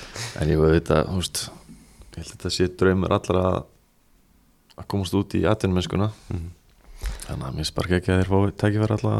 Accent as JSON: {"language": "Icelandic", "town": "Garðabær", "region": "Capital Region", "country": "Iceland", "tie": "born or raised there", "also_born_or_lived": "Reykjavík", "said": "Svo fluttu við í Laugardalinn held ég, vorum þar í smá tíma og svo bara var í leikskólu að í Garðabæ og búin að vera þar síðan."}